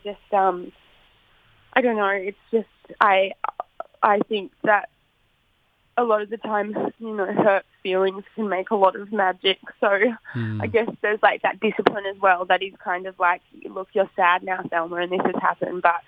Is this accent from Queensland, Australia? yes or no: yes; Brisbane, Queensland, Australia; also born or lived in New South Wales; in Dallonga in New South Wales. So kind of like split between the two, but Brisbane is very much my hometown.